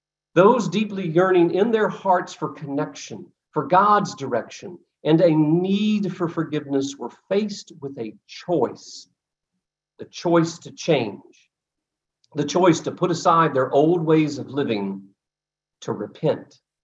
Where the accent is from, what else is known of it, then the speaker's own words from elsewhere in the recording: the South, United States; Y'all, I was born and raised in the South.